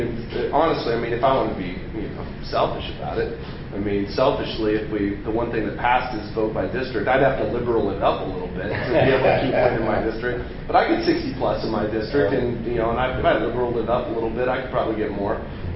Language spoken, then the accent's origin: English; Ridgefield, Washington, United States; I grew up in North County. I grew up in Ridgefield